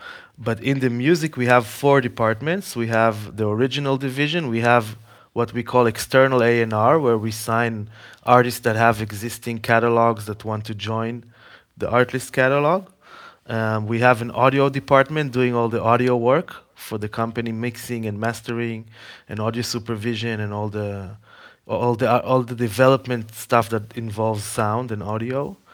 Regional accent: Israel; English is a second language; So I come from Israel, first of all, born and raised.

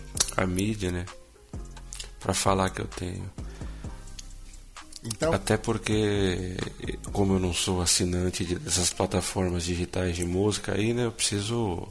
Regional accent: São Paulo, Brazil; eu nasci e vivi aqui minha vida inteira, então tem muita coisa boa, tem bastante coisa para fazer para quem é turista, assim, é uma cidade muito grande, né?

